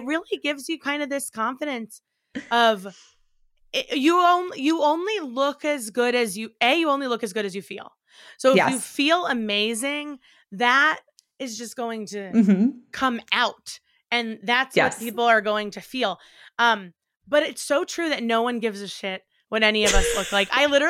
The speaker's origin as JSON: {"language": "English", "country": "Ireland", "said": "I'm Irish. I'm not a celebrity. I'm just Irish."}